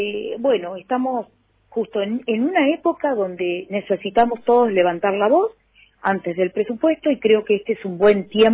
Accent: Río Grande, Tierra del Fuego, Argentina; Yo soy de Río Grande

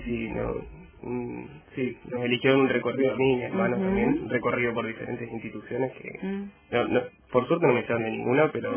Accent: Río Grande, Tierra del Fuego, Argentina; Fueguino, nacido en Río Grande, el típico nacido y crecido.

